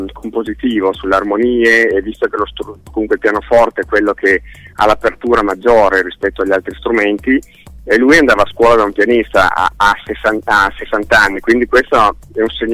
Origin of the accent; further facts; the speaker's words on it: Turin, Piedmont, Italy; Ti dico, io sono di Torino, quindi comunque nord Italia